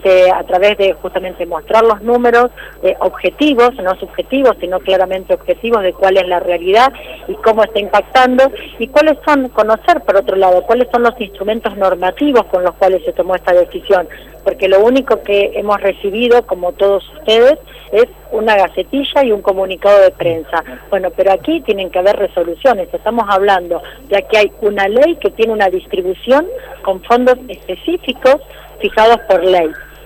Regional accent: Santa Fe, Argentina; somos personas y santafesinas y santafesinos que nos gusta ir al diálogo

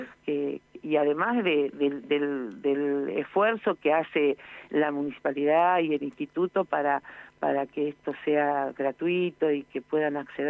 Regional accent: La Pampa, Argentina; es que somos todos de la Pampa.

